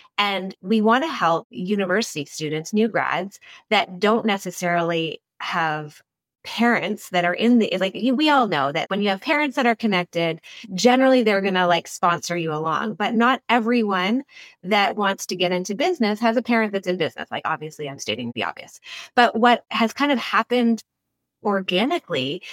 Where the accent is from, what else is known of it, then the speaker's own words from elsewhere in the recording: Ontario, Canada; I grew up 3 hours outside of Toronto on a farm. So rural community, went to university and then ended up in Toronto, not knowing anyone.